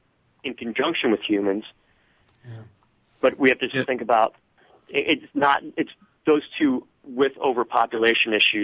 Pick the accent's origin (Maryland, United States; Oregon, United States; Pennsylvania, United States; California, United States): Pennsylvania, United States; my family moved to my hometown in Pennsylvania in the 1740s.